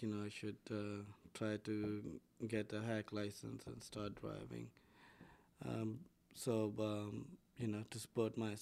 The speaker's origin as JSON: {"language": "English", "town": "Rawalpindi", "region": "Punjab", "country": "Pakistan", "said": "I was doing an apprenticeship in a chartered in an accounting firm, and I came from Rawalpindi."}